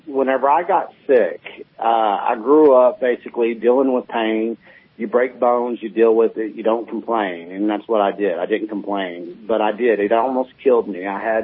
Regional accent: Texas, United States; I come from West Texas, up in the panhandle. We call it the Llano Estacado. And I come from basically Texas dirt.

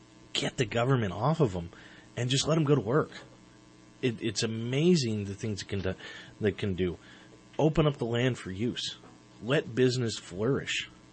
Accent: California, United States; I used to be able to say, hey, I'm from California, and be able to hold my head high.

